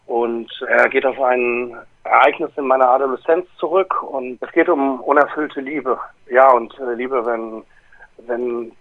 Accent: Wuhan, Hubei, China; ich komme gar nicht aus Shanghai, ich komme nämlich aus Wuhan und das ist gar nicht mal in der Nähe.

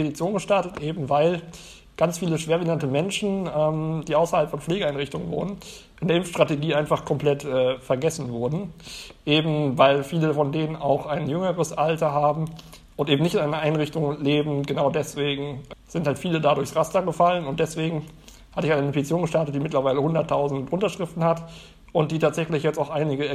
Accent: North Rhine-Westphalia, Germany; ich komme ja aus NRW und da hatte ich dann auch ein bisschen Kontakte

